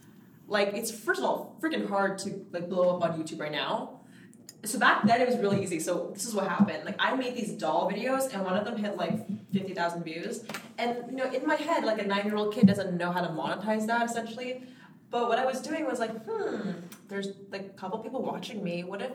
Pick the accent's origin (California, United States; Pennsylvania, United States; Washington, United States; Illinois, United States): California, United States; Los Angeles; moved away; also born or lived in Texas / Portland, Oregon; Okay, so I grew up in Los Angeles, but in 2008, there was, like, a whole economic crisis. So we moved to Texas.